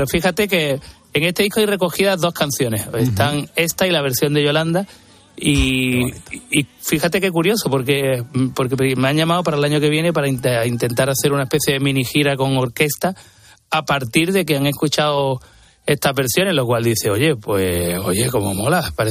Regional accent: Málaga, Andalusia, Spain

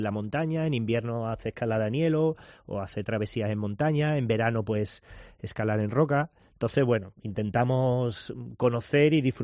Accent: Málaga, Andalusia, Spain; Yo ya escalaba antes, como malagueño, ¿no?

